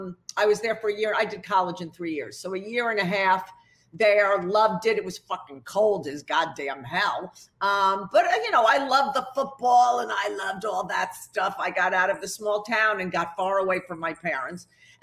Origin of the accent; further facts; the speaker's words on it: Lawrence, New York, United States; We were raised, as I said, Orthodox Jews in Long Island. So I'm from the Five Towns, Lawrence.